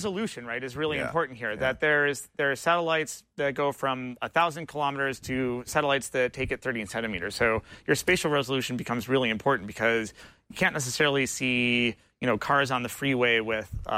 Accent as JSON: {"language": "English", "town": "Buffalo", "region": "New York", "country": "United States", "tie": "born or raised there", "said": "I grew up in Buffalo, then came to Stanford and studied philosophy"}